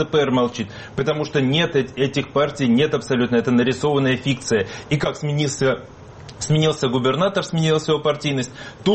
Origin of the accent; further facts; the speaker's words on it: Saint Petersburg, Russia; now in Moscow, Russia; почему я, петербуржец, работающий в Москве, не еду в Хабаровск?